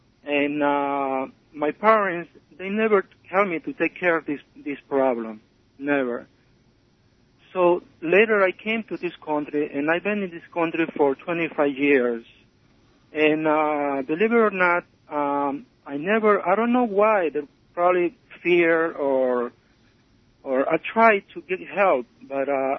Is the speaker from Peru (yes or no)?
yes; Peru; English is a second language; Yes, I am from Peru.